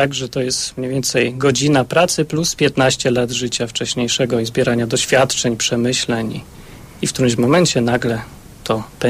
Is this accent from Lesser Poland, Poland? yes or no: yes; Kraków, Lesser Poland, Poland; now in Warsaw, Poland; jestem z Krakowa, ale teraz mieszkam w Warszawie